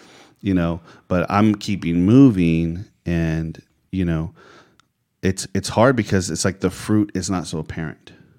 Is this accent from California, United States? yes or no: yes; Bakersfield, California, United States; I grew up in Bakersfield, California, and so in Bakersfield during the winter months, in the mornings, the fog is like thick.